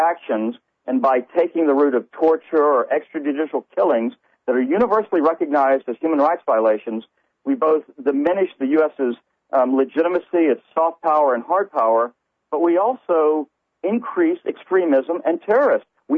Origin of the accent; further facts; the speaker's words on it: United States; I think it's incumbent upon all of us as American citizens to realize what's going on